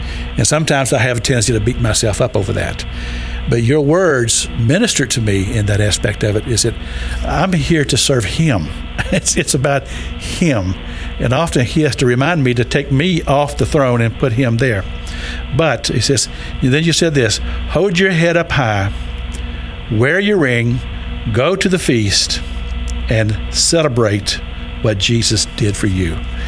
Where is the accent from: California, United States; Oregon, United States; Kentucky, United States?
Kentucky, United States; You can tell I'm from Kentucky, so just forgive my accent.